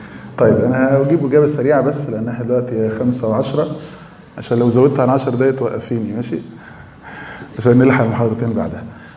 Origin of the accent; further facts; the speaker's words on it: Egypt; عندنا في مصر